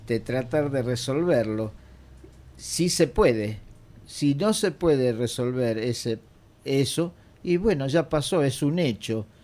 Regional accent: Buenos Aires, Argentina; Soy porteño y puede ser algo de eso.

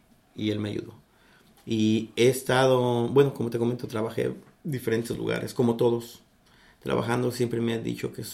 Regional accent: Mexico City, Mexico; now in Kingston; soy de la Ciudad de México. Vine aquí desde hace cerca de 27 años. Vivo en... los últimos 25 los he pasado en Kingston.

